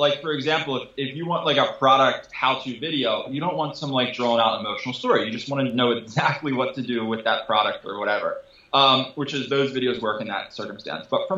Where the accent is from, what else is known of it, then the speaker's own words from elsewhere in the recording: Philadelphia, Pennsylvania, United States; I don't want to go down too much of the 76ers, but we're from Philly